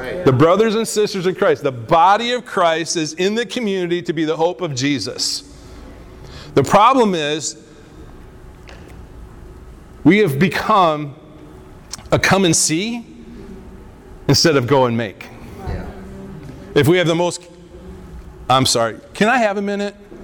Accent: Lansing, Michigan, United States; I grew up in the Lansing area of Michigan. Yes, I am a Michiganite right here.

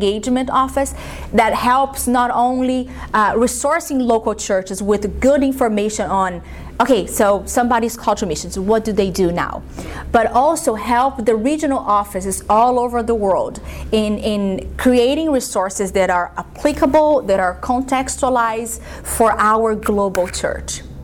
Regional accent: Brazil; English is a second language; now in United States; So I've been here in the U.S. for 15 years, but I am originally from Brazil. Yes, so I am from Brazil

